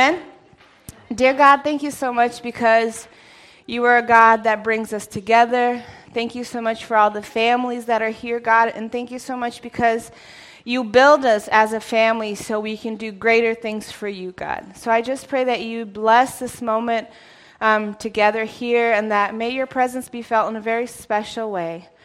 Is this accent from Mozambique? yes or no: yes; Mozambique; also born or lived in Brazil; I'm Brazilian. I was born in Brazil, but my parents, there's so many people leaving. My parents were missionaries to Mozambique. Africa.